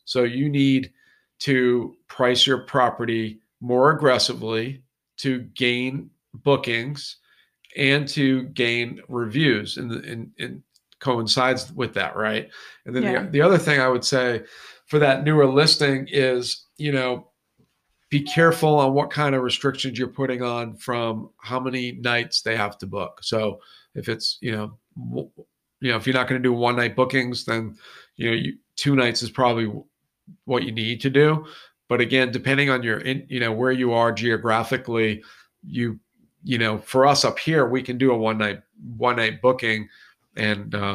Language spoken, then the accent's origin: English; New England, United States; And yeah, we say wicked a lot because we're from New England.